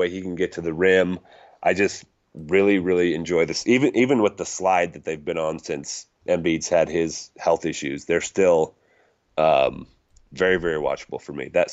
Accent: Wyoming, United States; I'm from Wyoming, so I love Larry Nance.

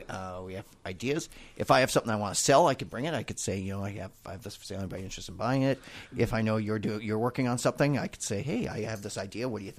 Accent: Chilliwack, British Columbia, Canada; I'm from Chilliwack, BC.

